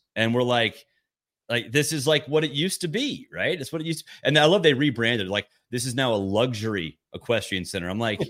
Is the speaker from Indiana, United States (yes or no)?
no; Atlanta, Georgia, United States; I'm from here. I went to Wheeler High School. I'm from Atlanta.